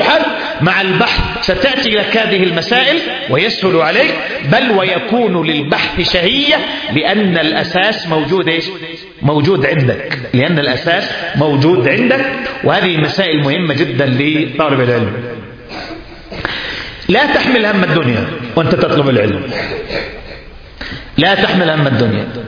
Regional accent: Yemen; هنا في بلادنا اليمن

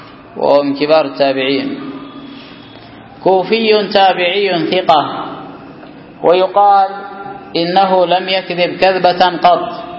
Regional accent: Yemen; لا سيما عندنا في اليمن، كم من عهود ومواثيق تحصل مع الرافضة

